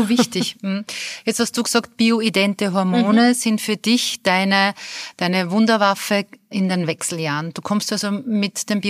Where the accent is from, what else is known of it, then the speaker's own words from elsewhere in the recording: Austria; angeschasselt, sagt man bei uns in Österreich, abgefertigt, glaube ich, auf Hochdeutsch heißt es dann.